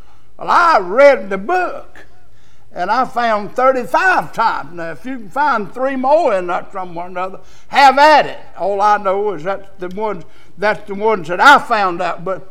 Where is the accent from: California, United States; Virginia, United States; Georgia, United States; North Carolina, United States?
North Carolina, United States; Rockingham County; I'm from originally from Rockingham County, and we have a lot of people up there that are hoping that they're saved.